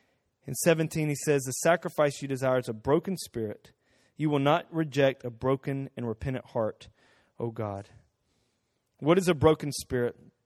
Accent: Guatemala; also born or lived in Costa Rica; as a kid, I grew up in Guatemala. I grew up in Costa Rica part of my life.

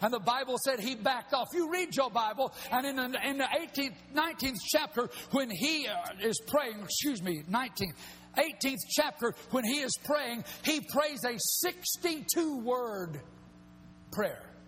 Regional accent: Alabama, United States; I call him Baal because I'm from Alabama.

